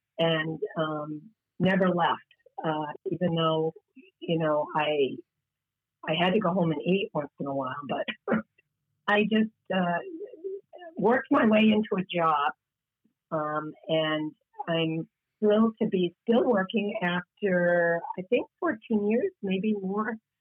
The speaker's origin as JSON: {"language": "English", "town": "Portland", "country": "United States", "tie": "born or raised there", "said": "I grew up in Portland, was born in Portland, moved away for over 30 years, and came back"}